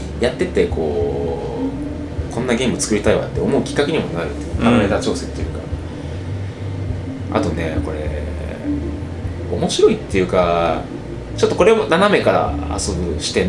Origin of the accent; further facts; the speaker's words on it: Gifu, Japan; 僕は岐阜出身なんですが、